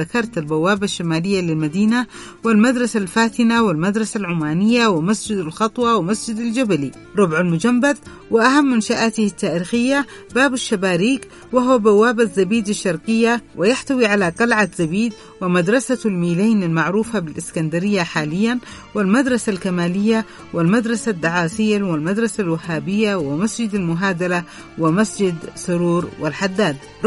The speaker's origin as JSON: {"language": "Arabic", "country": "Yemen", "said": "شيء مخجل ومعيب في حقنا كيمنيين"}